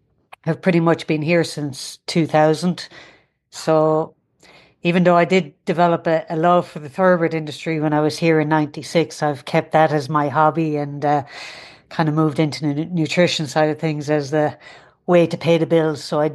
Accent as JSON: {"language": "English", "country": "Ireland", "tie": "born or raised there", "moved": "yes", "lives_now": "United States", "said": "Well, you probably can tell by my accent, I'm not a native Kentuckian. I grew up in Ireland and came over here first, I believe, in 1996."}